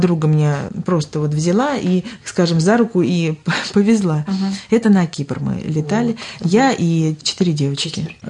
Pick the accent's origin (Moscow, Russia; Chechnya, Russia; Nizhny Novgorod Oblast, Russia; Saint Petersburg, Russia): Saint Petersburg, Russia; мы ездили в Питер. Это мой родной город